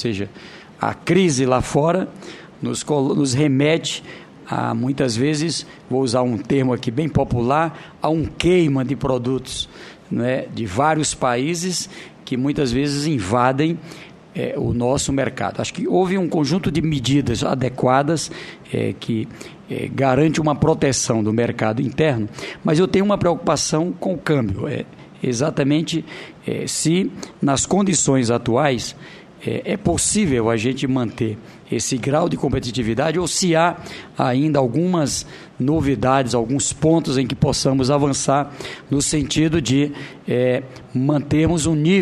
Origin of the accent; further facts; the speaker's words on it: Northeast Region, Brazil; Veja só, eu sou lá do Nordeste, mas eu quero olhar aqui o Brasil